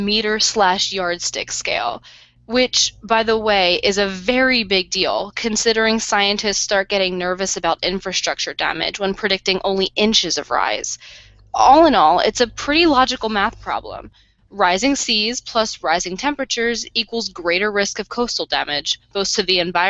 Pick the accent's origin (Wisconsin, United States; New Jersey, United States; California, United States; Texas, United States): New Jersey, United States; I was born and raised in South Jersey, grew up eating pork roll, and learned to drive without ever knowing how to pump gas.